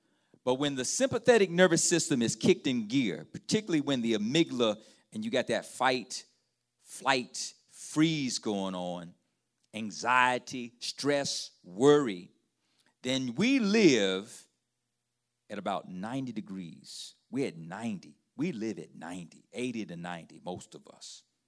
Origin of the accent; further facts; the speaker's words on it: East Coast, United States; I'm from the East Coast. And I look like I'm civilized. But I'm a city boy.